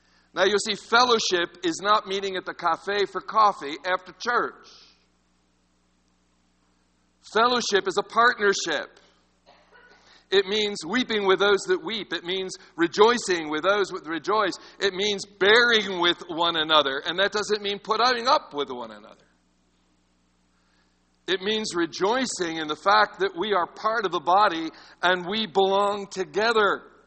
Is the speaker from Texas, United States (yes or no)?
yes; Texas, United States; Now, I'm from Texas, but I don't have a red face this morning